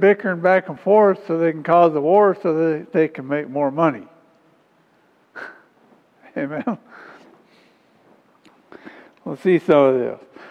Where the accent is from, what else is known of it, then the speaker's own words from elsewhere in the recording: United States; Well, I'm an American. I am free.